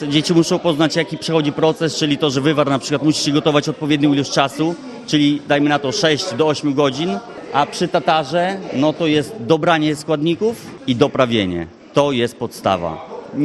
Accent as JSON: {"language": "Polish", "town": "Łuków", "region": "Lublin Voivodeship", "country": "Poland", "tie": "born or raised there", "also_born_or_lived": "England", "said": "Jestem rodowitym łukowianinem i sprawia mi to przyjemność, że mogę tutaj z wami uczestniczyć w tym wszystkim. Ogólnie nasze doświadczenie zdobyliśmy w większości za granicą. To była Anglia. Po 5 latach pobytku tam wylądowaliśmy na Podlasiu."}